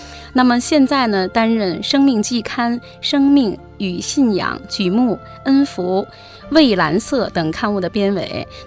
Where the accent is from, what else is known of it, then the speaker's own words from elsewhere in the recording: Beijing, China; 因为我作为北京人，我可以证明我知道这个学校。